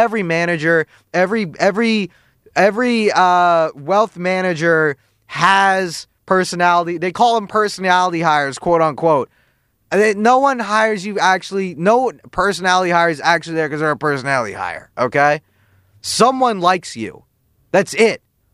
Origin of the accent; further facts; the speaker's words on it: Bismarck, North Dakota, United States; Yeah, I'm from Bismarck.